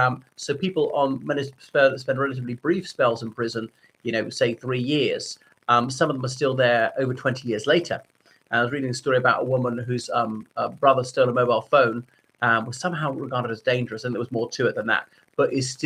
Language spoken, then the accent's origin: English; Ireland; from Ireland, so thanks for coming back to my channel.